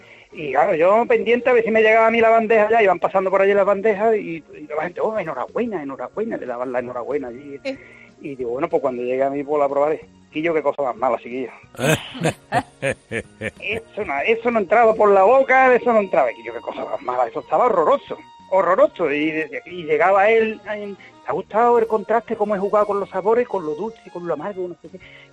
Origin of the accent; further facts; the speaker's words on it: Utrera, Andalusia, Spain; Yo vivo en el puerto, pero soy de Utrera